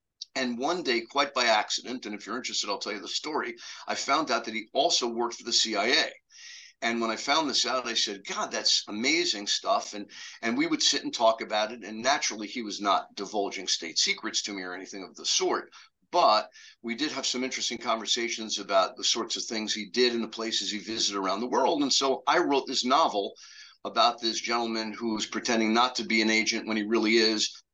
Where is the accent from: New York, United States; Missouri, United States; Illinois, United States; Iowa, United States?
New York, United States; New York City; I grew up in New York City, and I love to write. I wrote plays in elementary school.